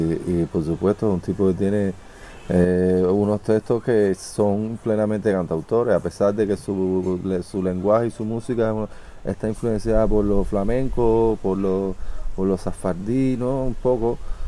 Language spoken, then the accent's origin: Spanish; Cuba; moved away; Yo, una vez que salí de Cuba la primera vez a Francia